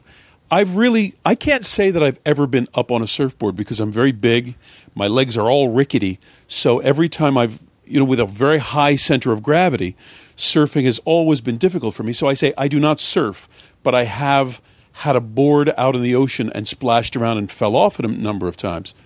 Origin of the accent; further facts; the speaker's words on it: Pennsylvania, United States; now in California, United States; but as I say, growing up in Pennsylvania and living in California as I do and going out on the ocean